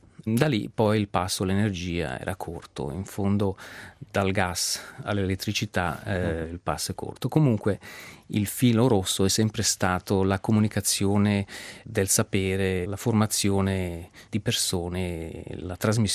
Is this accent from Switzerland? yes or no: yes; Poschiavo, Graubünden, Switzerland; also born or lived in Engadine / Zurich; io sono cresciuto a Poschiavo, poi ho studiato in Engadina e a Zurigo